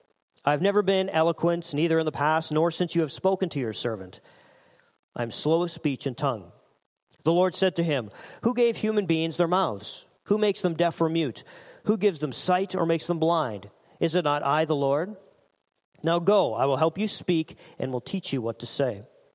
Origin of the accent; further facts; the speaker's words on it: Saskatchewan, Canada; I'm originally from Saskatchewan, and I attended the University of Saskatchewan